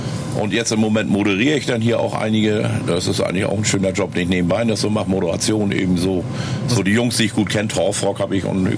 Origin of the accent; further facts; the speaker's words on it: Kiel, Schleswig-Holstein, Germany; born there; Nee, ich bin nicht Hamburger. Ich bin im Kiel geboren.